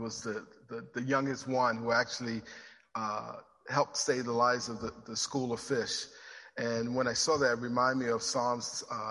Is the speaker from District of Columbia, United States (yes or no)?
yes; Washington, District of Columbia, United States; I grew up in in Washington, D.C., and from the age of 9 to, I think, around 15, I would leave my home and I would go visit family members.